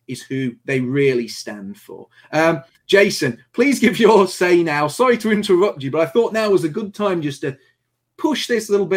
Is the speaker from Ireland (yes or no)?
no; England, United Kingdom; but I'm English